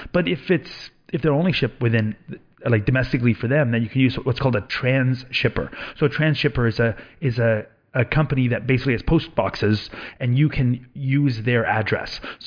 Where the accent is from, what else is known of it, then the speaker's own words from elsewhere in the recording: Canada; At least as a Canadian, I look at it